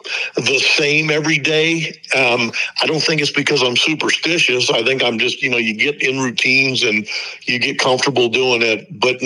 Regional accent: Pennsylvania, United States; I mean, I grew up outside of Pittsburgh, kind of halfway between Pittsburgh and Youngstown. I worked in Cleveland.

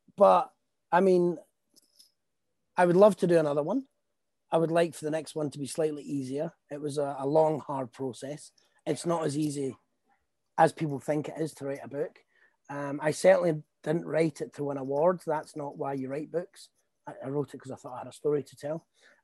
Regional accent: Scotland, United Kingdom; I'm Scottish. It was written in Scotland.

